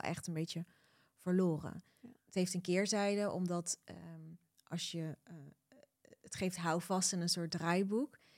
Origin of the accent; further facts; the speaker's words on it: Rotterdam, South Holland, Netherlands; Maar ja, ik kwam gewoon uit Rotterdam.